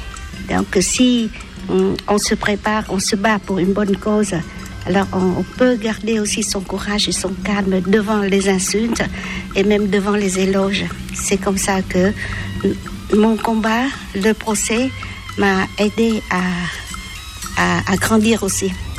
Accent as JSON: {"language": "French", "country": "Vietnam", "second_language": "French", "said": "je suis devenue combattante parce que je suis vietnamienne aussi."}